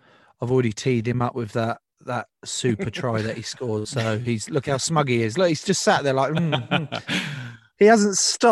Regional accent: England, United Kingdom; as an Englishman against the French, there was always that knot in my stomach of fear

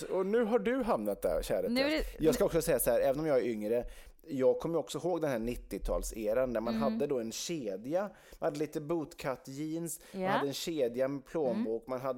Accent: Götaland, Sweden; Vi befinner oss då i Svealand, men jag är dock uppvuxen då i Götaland.

